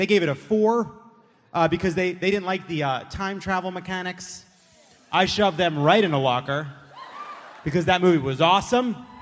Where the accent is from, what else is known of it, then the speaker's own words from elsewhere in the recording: California, United States; I come from California, which is a high tax state.